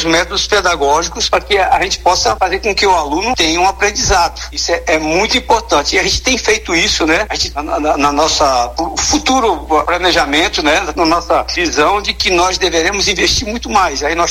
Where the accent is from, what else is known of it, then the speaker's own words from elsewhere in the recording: Cachoeiro de Itapemirim, Espírito Santo, Brazil; Eu, que sou capixaba, lá de Cachoeira, Primeirim